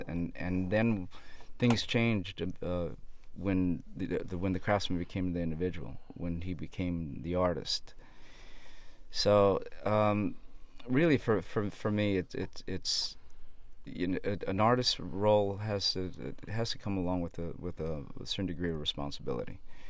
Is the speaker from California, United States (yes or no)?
yes; Los Angeles, California, United States; our own experiences growing up in East Los Angeles